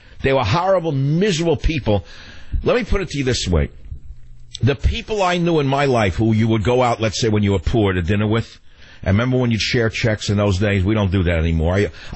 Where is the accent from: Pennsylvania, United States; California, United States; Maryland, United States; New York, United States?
New York, United States; moved away; because I come from New York. And although I left New York in 1967 or 68, I knew the type.